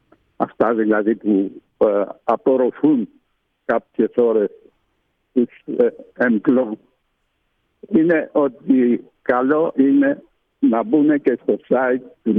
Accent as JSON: {"language": "Greek", "town": "Kilkis", "region": "Central Macedonia", "country": "Greece", "tie": "born or raised there", "said": "μεγάλωσα στο Κιλκής κατά κάποιο τρόπο. Καταγωγή μου είναι από Σαντορίνη, αλλά κατέληξα να είναι οι γονείς μου στο Κιλκής."}